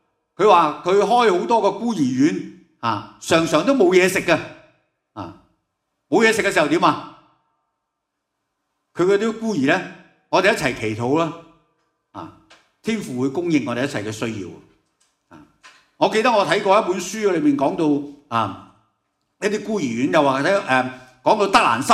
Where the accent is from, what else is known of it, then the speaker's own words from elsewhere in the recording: Hong Kong; 即系而家我哋香港人咧就咩啊，唔使惊冇水系嘛？